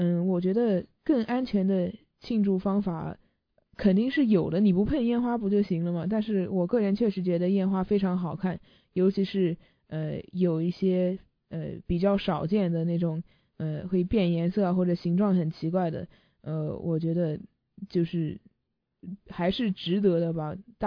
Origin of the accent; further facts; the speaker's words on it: China; 我在小时候在中国买过那些就是比较小的那种你路上都可以买到的那种鞭炮